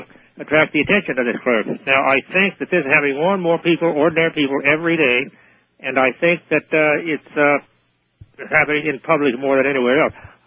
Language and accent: English; United Kingdom; I'm British, of course, and I tend to be somewhat of a conformist, but rather eccentric nonetheless.